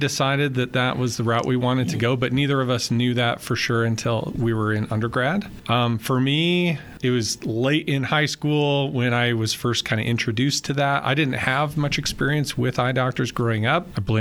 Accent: Riverton, Wyoming, United States; growing up in Riverton, graduated same class as Dr. Walton here.

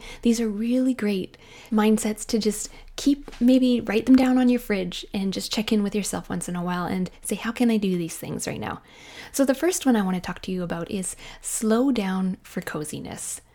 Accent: Canada; I am a Canadian mom in small town Canada.

